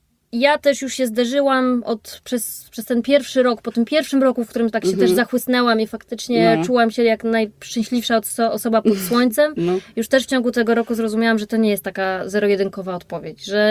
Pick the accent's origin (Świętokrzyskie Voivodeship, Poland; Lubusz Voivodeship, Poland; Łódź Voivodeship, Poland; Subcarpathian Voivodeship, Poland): Subcarpathian Voivodeship, Poland; Bo ja się wychowałam na Podkarpaciu, w małym miasteczku